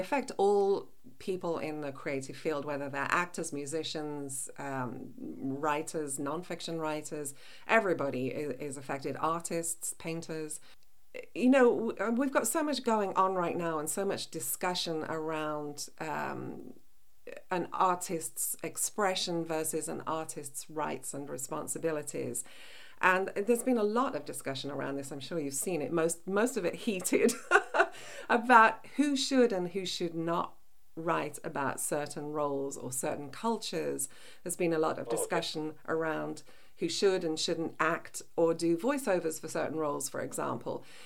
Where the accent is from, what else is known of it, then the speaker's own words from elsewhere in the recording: England, United Kingdom; I'm obviously English